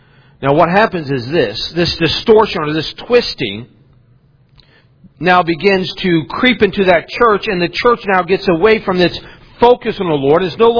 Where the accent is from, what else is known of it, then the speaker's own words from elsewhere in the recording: West Virginia, United States; I know I'm from West Virginia and somewhat of Hillbilly, but I put the shoes on.